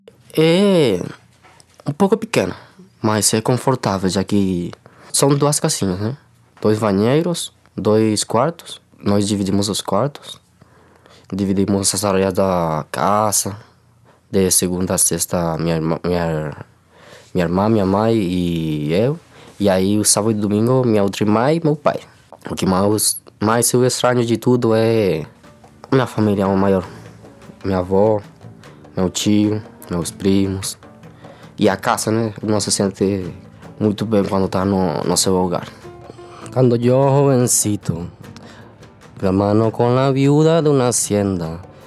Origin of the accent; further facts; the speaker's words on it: Maturín, Monagas, Venezuela; Portuguese is a second language; tenho 16 anos de idade. Eu venho da Venezuela, estado Monagas, município Maturín.